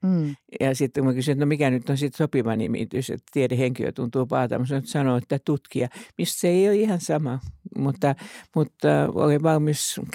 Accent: Helsinki, Uusimaa, Finland; No mä syntyisin ja kotoisin Helsingin Kalliosta tästä teidän studion ihan läheltä. Vanhempani asuivat tuossa Hämeentiellä juuri ihan näillä kohtavilla.

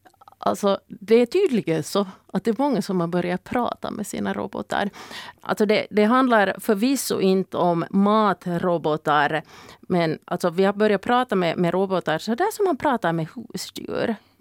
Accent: Finland; Och så tror jag starkt på att det finns en koppling här till att vi är finländare.

